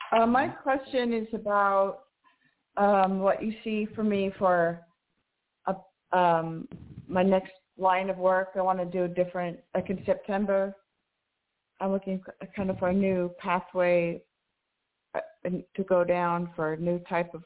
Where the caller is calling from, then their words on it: Washington, United States; I am calling from Washington State.